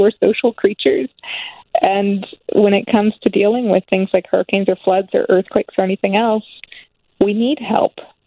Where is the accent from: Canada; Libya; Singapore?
Canada; I am Canadian, so I'm also looking at the U.S.